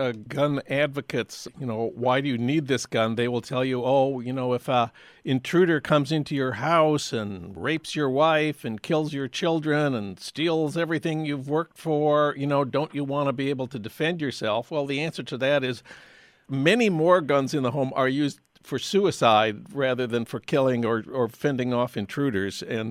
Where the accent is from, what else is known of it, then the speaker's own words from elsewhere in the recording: St. Paul, Minnesota, United States; Now it's time for your Minnesota moment. That's news from my hometown of St. Paul.